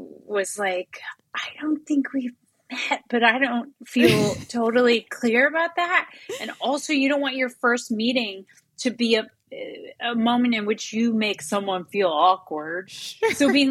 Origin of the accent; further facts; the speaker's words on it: Midwest, United States; I grew up in the Midwest.